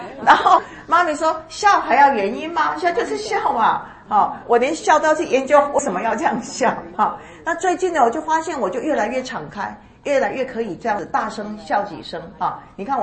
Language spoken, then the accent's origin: Chinese; China; 我们中国人特别是应该在说话上是有修养的